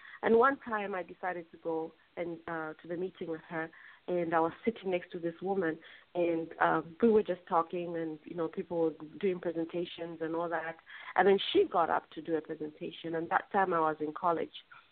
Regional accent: Zambia; I was like, hey, you're going to Zambia? I'm from Zambia.

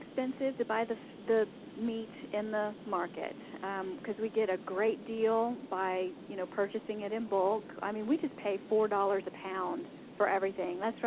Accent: Missouri, United States; Well, growing up in Southwest Missouri, my parents did this while I was growing up.

